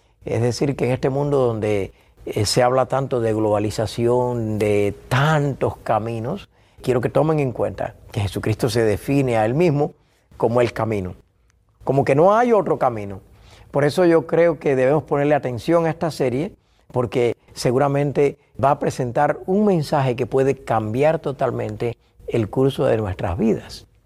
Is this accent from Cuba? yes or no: yes; Cuba; moved away as an adult; also born or lived in Spain; now in United States; Pero nací en Cuba y allí me formé como pastor realmente. Y salí rumbo a España en el año 1987, donde viví 10 años en España hasta el 98. Y después vine a los Estados Unidos de Norteamérica, donde he vivido desde el 98 hasta este año